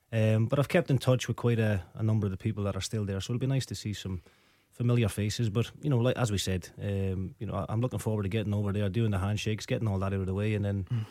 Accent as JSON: {"language": "English", "town": "Waterford", "region": "Munster", "country": "Ireland", "said": "I'm from Waterford in Ireland"}